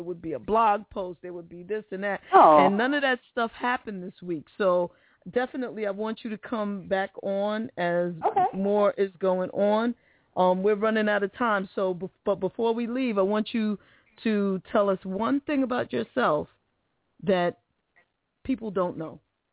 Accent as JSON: {"language": "English", "region": "New York", "country": "United States", "said": "But, you know, I'm a New Yorker, so that's how that goes."}